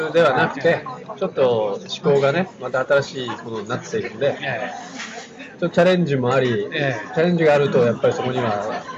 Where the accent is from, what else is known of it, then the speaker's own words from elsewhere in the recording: Yokohama, Kanagawa, Japan; ここみんな横浜出身だしね